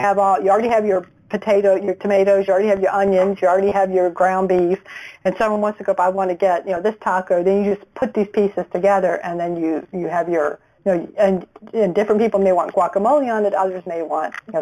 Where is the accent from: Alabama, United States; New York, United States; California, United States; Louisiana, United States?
Louisiana, United States; so that does have a Chinese sound to it. And but what's interesting is I grew up in Louisiana, and it was in the early 80s